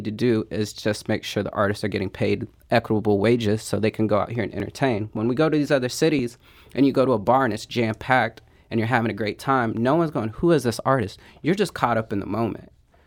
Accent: Illinois, United States; I'm from a very small town. I'm from the Illinois side, Southern Illinois.

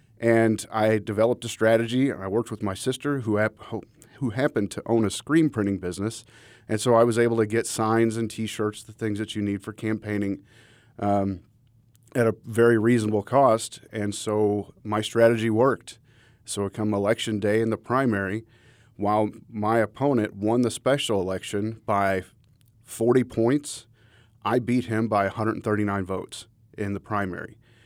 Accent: Missouri, United States; And I was from Crawford County. I lived in St. James, and I worked in Rolla.

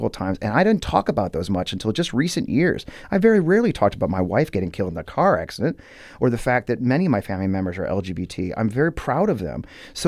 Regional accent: Kirkwood, Missouri, United States; I was raised here in St. Louis in Kirkwood by a Marine.

